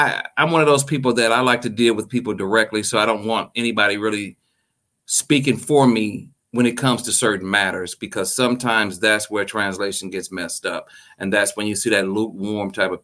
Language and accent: English; Clarksdale, Mississippi, United States; born there; Well, I was born in Clarksdale, Mississippi, and had to go back to Clarksdale pretty much every summer. Mm-hmm. That and Marks, Mississippi. My mother was from Marks and my father was from Clarksdale, Mississippi.